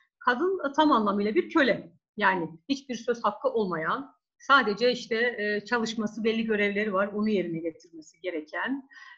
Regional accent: Gaziantep, Turkey; şehir olarak Gaziantep, köyde 1976 yılında doğdum. Köyde yani köyde yaşadım ama hastanede doğmuşum, öyle söyleyeyim. Ama tabii ki tam anlamıyla çocukluğum bir köy çocuğu yaşantısıyla geçti 10 yaşına kadar. 10 yaşından sonra işte ortaokul hayatı başladı, sonra şehre geldik.

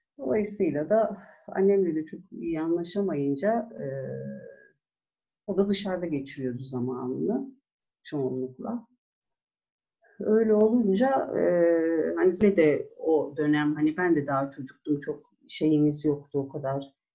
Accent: Ankara, Turkey; also born or lived in Edirne; 30 Ağustos 1973 yılında Edirne'de doğdum ben. Edirne doğumluyum. Doğduktan yani bir yaşıma bastığımda biz Ankara'ya gelmişiz. O tarihten beri de Ankara'da yaşıyorum.

